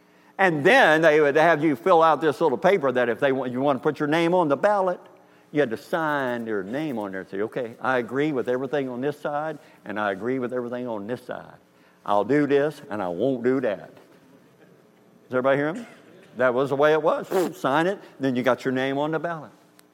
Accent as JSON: {"language": "English", "region": "Kentucky", "country": "United States", "tie": "born or raised there", "also_born_or_lived": "Missouri", "said": "I was born in Missouri, but I mainly grew up in Kentucky. We moved there when I was three. And I only church I knew as a child is that one church in Kentucky."}